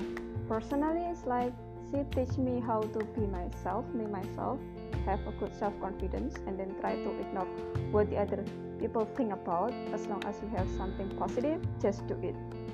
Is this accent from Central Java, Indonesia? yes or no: no; Kediri, East Java, Indonesia; English is a second language; I live in Kediri, and I'm teaching in SMKN Wanasem, Kabupaten Kediri.